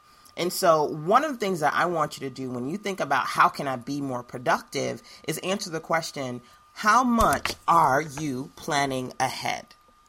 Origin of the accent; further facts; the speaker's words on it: New York, United States; I grew up in New York, so, and, you know, I would work in Manhattan.